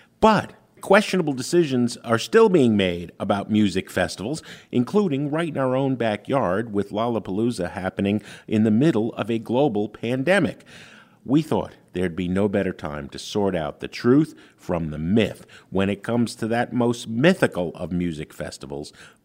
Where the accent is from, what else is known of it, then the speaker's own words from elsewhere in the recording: New York, United States; I mean, I grew up in New York.